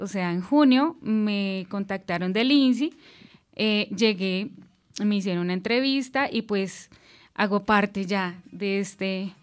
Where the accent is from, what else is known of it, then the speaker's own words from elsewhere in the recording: Garzón, Huila, Colombia; soy de Garzón Huila